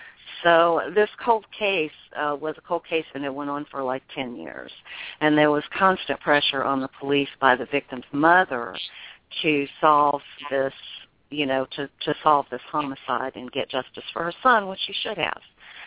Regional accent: Memphis, Tennessee, United States; I'm from Memphis, yeah.

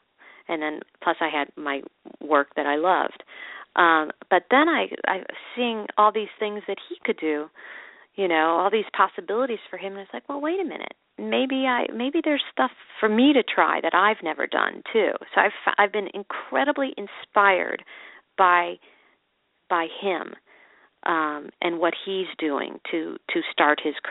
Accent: Chicago, Illinois, United States; My parents had absolutely nothing to do with my college applications and I'm from Chicago.

